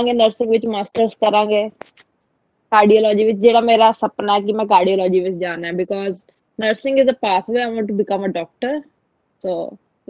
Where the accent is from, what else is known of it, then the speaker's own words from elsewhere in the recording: Jalandhar, Punjab, India; now in Melbourne, Australia; ਪਹਿਲਾਂ ਆਪਾਂ ਜਲੰਧਰ ਇੰਡੀਆ, ਸਾਡਾ ਡੇਰਾ ਹੈ ਬਾਬਾ ਬਾਲਕ ਨਾਥ ਜੀ ਦਾ, ਘਰ ਬਾਰ ਵੀ ਜਲੰਧਰ ਹੀ। ਸਕੂਲਿੰਗ ਮੈਂ ਕੀਤੀ ਹੈ ਸਿਟੀ ਪਬਲਿਕ ਸਕੂਲ ਤੋਂ ਜਲੰਧਰ ਹੀ, ਮਕਸੂਦਾਂ ਜਿਹੜਾ ਨੇੜੇ ਹੈ ਉੱਥੋਂ ਸ਼ੁਰੂਆਤ ਹੋਈ।